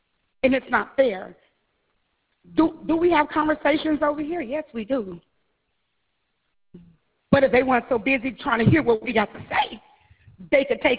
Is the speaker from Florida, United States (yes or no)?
yes; Opa-locka, Florida, United States; you will not tell people we're from Opa-locka. But that's where I'm from. 41 years in this city, I've been here, 41 years.